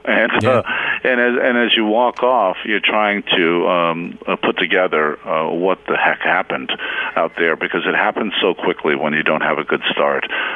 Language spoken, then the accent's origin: English; Massachusetts, United States; You know, I grew up in Massachusetts. I grew up a Mets Red Sox fan